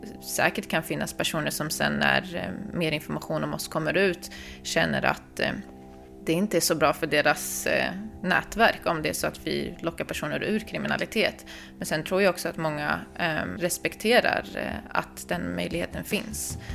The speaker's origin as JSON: {"language": "Swedish", "town": "Stockholm", "region": "Stockholm County", "country": "Sweden", "tie": "born or raised there", "said": "Jag är född och uppvuxen i Stockholm och bor på västra sidan."}